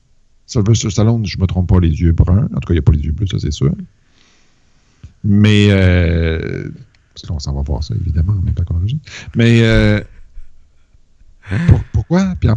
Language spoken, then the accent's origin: French; Quebec, Canada; born there; Il y en a pas un de nous deux qui a un accent vraiment weird. Pourtant, moi, je suis né au Lac-Saint-Jean